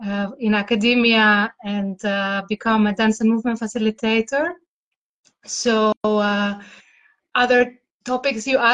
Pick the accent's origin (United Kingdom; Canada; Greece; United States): Greece; moved away as an adult; now in Netherlands; I am from Greece, living in the Netherlands and been everywhere around Europe, living around in different countries because I was an academic